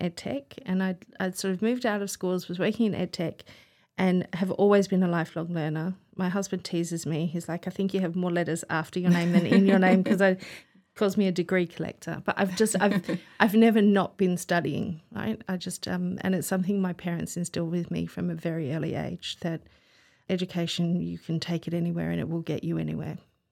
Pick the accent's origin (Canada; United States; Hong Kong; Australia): Australia; also born or lived in Manchester, United Kingdom; now in Oxford, United Kingdom; And... when I was one, my family emigrated to Australia for my dad's work. So we found ourselves in Australia. I did all my education in Australia, had a beautiful childhood